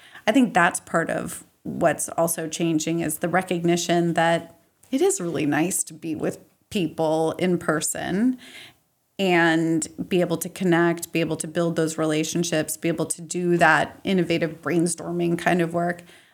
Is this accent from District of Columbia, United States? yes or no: yes; Washington, District of Columbia, United States; born there; I was born in Washington, D.C., and I began my McKinsey career also in Washington, D.C. after lots of moves.